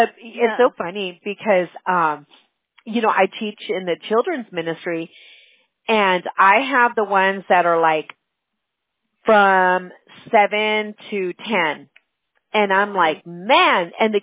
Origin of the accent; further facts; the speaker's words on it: United States; You know, but whatever. I'm American, you know.